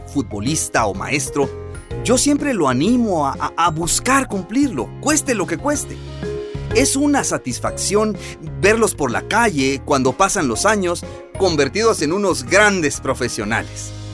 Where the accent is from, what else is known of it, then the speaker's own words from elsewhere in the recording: Quetzaltenango, Guatemala; Nací en Xela y allí aprendí a jugar viendo a un equipo donde mi papá jugaba.